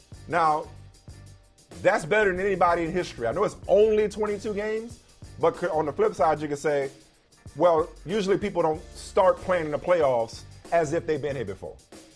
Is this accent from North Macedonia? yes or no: no; New Orleans, Louisiana, United States; Not to mention it was, my hometown New Orleans Pelicans.